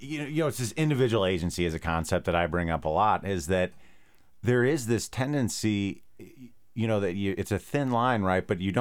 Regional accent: St. Louis, Missouri, United States; You know, I'm from St. Louis. I've only lived out here for about 4 years.

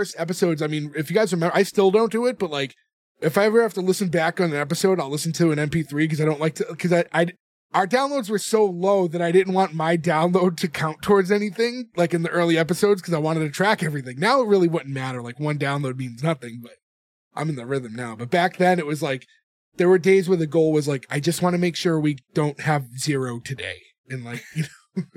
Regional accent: Massachusetts, United States; we're all from Massachusetts originally.

